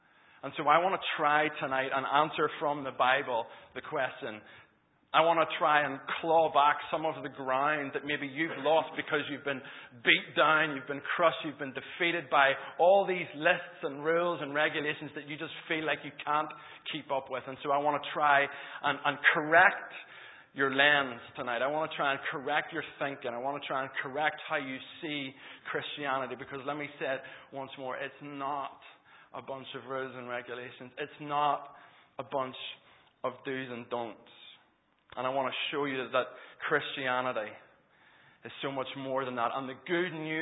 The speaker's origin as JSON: {"language": "English", "town": "Green Island", "region": "Northern Ireland", "country": "United Kingdom", "said": "I'm from Green Island, and I brought a little posse from Green Island, some of the young people from our church"}